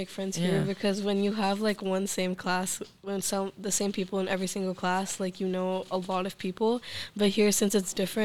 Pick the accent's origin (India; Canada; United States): India; moved away; I think that moving here, since I moved from India, yeah, the curriculum is different, but I would say the curriculum here is easier.